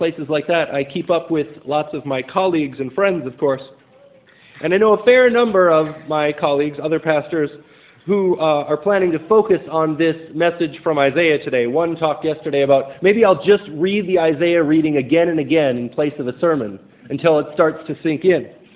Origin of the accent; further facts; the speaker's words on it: Minneapolis, Minnesota, United States; So, I'm from Minneapolis. That's where that song's from.